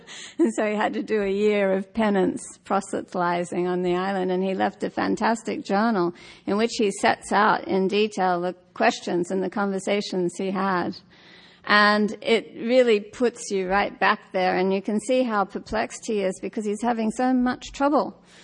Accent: Australia; all the books I read at that period growing up in Australia were from somewhere else

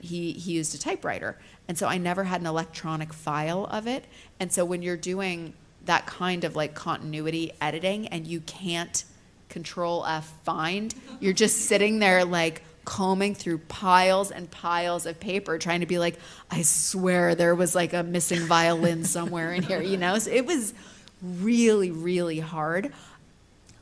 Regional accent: Ipswich, Massachusetts, United States; right now I'm working on something that's set in my hometown of Ipswich, Massachusetts.

